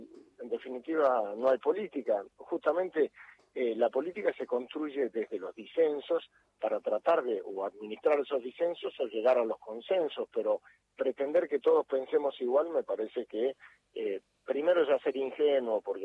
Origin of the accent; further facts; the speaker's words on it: Argentina; como argentino lo que necesito es que este gobierno